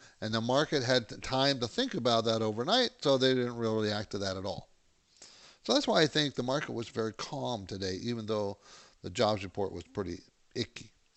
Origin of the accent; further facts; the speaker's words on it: San Diego, California, United States; I grew up in San Diego, so know San Diego very well.